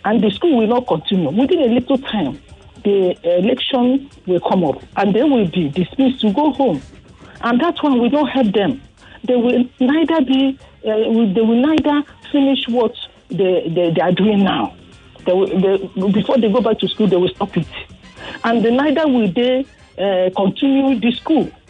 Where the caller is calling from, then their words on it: Okoko, Nigeria; I'm calling from Okoko.